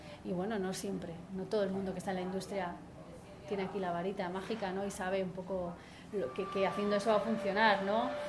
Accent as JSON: {"language": "Spanish", "town": "Torrelavega", "region": "Cantabria", "country": "Spain", "said": "en mi pueblo, en Torrelavega, y gané los dos años seguidos."}